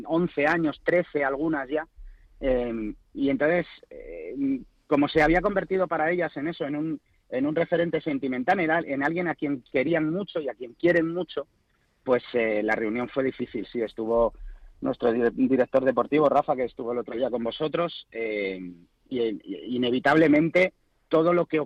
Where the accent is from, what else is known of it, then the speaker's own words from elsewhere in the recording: Asturias, Spain; Sabéis que yo soy asturiano y soy del Sporting.